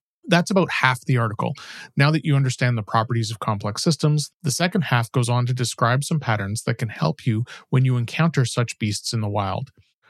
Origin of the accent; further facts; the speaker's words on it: Toronto, Ontario, Canada; My hometown of Toronto was one of the hosts of the World Cup this year.